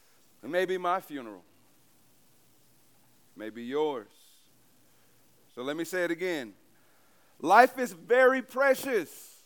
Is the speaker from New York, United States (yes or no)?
no; East St. Louis, Illinois, United States; I was raised in East St. Louis, moved around. But a few years ago, God told me to go back to East St. Louis.